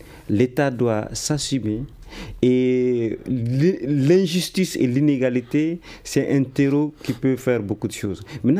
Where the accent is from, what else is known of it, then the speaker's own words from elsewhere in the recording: Gao, Mali; je suis de Gao